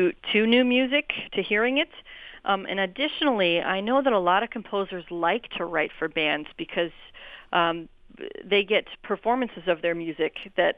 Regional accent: Texas, United States; also born or lived in Colorado / Chicago; I grew up in Texas and attended the University of Colorado for my undergraduate and master's degrees in conducting. Then I moved to Chicago, Evanston actually, and attended Northwestern University for my doctorate.

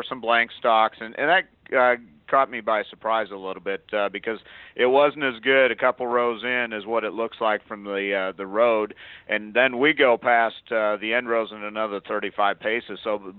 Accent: Iowa, United States; So in Iowa, we'll start there, and that's my home state. So, you know, I've seen it. I live in northeast Iowa

